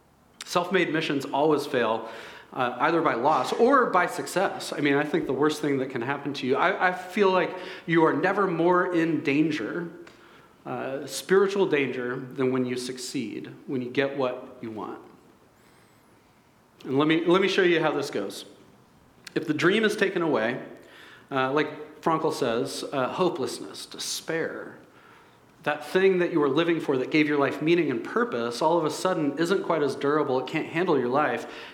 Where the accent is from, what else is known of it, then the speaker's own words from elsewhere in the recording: United States; I remember some of my passions before I met Jesus were to be rich and famous, because I'm an American, of course.